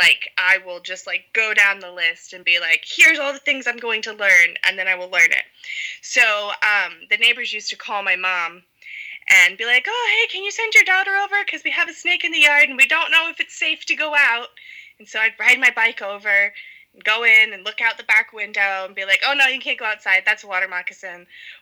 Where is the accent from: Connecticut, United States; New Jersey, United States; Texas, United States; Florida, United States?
Florida, United States; I grew up in Florida, and so I was constantly surrounded by water, all the springs that are out there, there's tons of rivers and creeks, and the ocean was just 5 to 10 minutes away